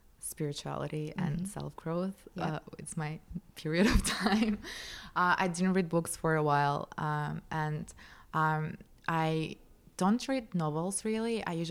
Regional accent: Moscow, Russia; Yeah, because in our country, I grew up in Moscow, in Russia.

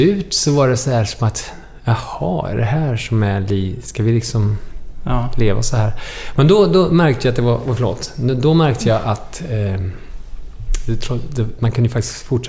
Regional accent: Molkom, Värmland, Sweden; also born or lived in Örebro; I Molkom växte jag upp. Men jag föddes i Örebro och bodde ett tag i England innan dess. Min pappa är engelsman.

